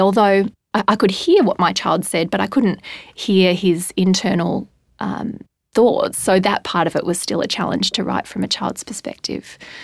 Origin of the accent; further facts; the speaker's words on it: Singapore; also born or lived in London / Canada; now in Australia; I grew up in Singapore. I have lived in Australia for a lot of my life, but I've also lived in London for a number of years, and I've lived in Canada for a number of years.